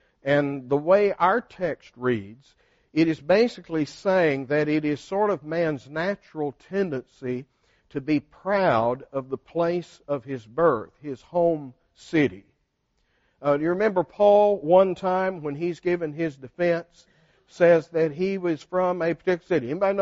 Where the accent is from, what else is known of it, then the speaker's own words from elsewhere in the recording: Nevada, Texas, United States; I mean, I grew up in Nevada, Texas. And about our claim to fame is Nevada was better than Josephine.